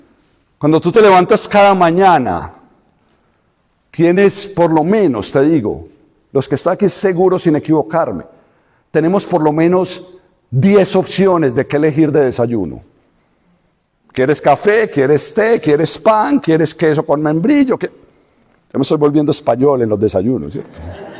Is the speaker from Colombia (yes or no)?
yes; Colombia; moved away; Yo vengo de una realidad dura en Colombia. Yo no salí de Colombia por gusto, salí de Colombia por la violencia que vive en Colombia.